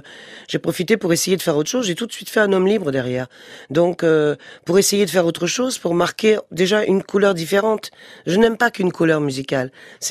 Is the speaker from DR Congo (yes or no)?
yes; Kinshasa, DR Congo; born there; Je suis née au Congo, Kinshasa, donc j'avais une nounou africaine